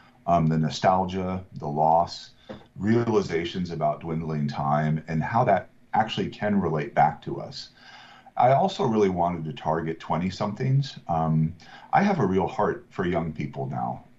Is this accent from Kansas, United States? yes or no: yes; Kansas, United States; I'm from Kansas, and I currently live here again, as you mentioned.